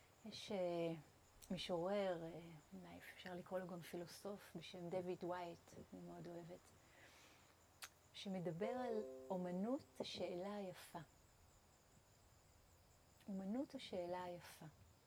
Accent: Hadera, Haifa District, Israel; לפחות אני גדלתי בחדרה

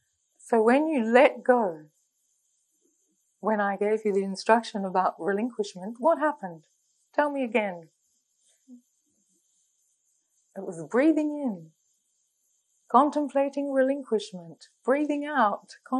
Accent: Australia; I come from Australia

